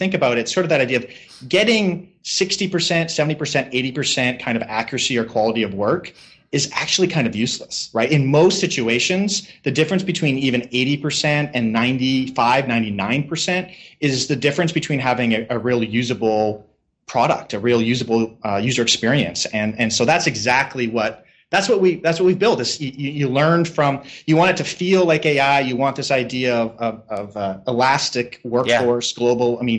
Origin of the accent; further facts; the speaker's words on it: Canada; I'm Canadian.